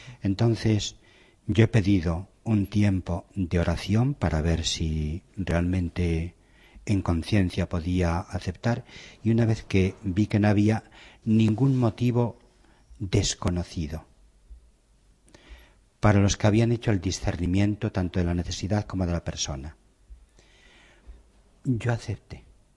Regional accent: Ávila, Castile and León, Spain; also born or lived in Palencia / Salamanca; porque yo estuve 3 años en Palencia y había estado 14 años en Salamanca, y yo soy de Ávila.

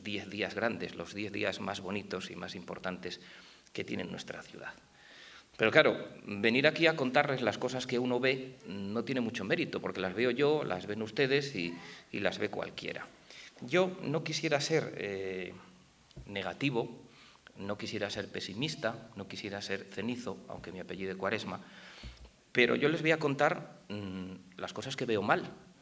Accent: Valladolid, Castile and León, Spain; yo lo digo porque soy de Valladolid, soy muy de Valladolid

